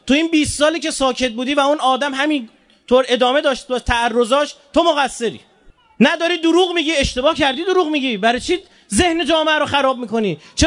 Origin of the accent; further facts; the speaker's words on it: Iran; بابا ما ایرانیم، خون دادیم برای مملکتمون.